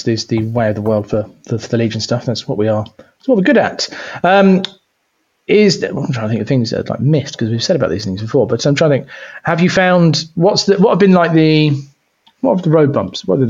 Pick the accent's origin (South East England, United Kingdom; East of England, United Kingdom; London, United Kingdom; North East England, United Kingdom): North East England, United Kingdom; Blyth; born there; he lives in the northwest. Like, I was born in Blyth, but made in the Royal Navy, that kind of thing.